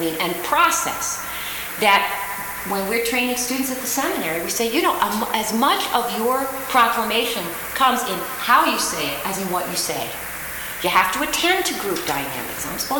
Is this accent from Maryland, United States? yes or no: yes; Annapolis, Maryland, United States; I grew up in Annapolis, Maryland, and we had a Greek Orthodox church, and I knew that.